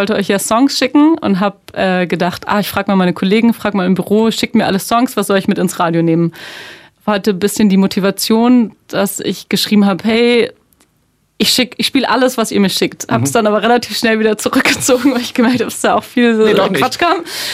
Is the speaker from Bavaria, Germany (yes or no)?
yes; Bavaria, Germany; also born or lived in Heidelberg; Ich bin in Bayern aufgewachsen, da haben die Menschen sehr starke, große Ellbogen.